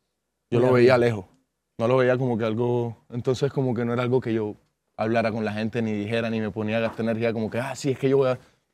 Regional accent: Montería, Córdoba, Colombia; Yo vengo de Montería, Córdoba. Es en el norte de Colombia, en la costa de Colombia.

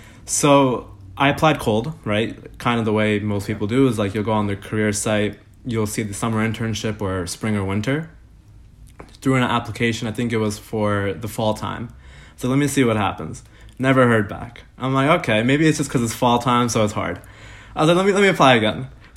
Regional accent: New York, United States; I'm from New York. Went to St. John's University in Queens.

